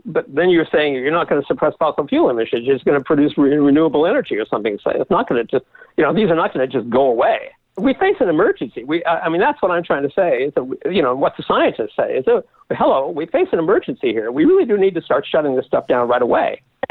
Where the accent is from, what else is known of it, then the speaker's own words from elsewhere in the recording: Seattle, Washington, United States; I grew up in Seattle, we had lakes and Puget Sound and whatnot.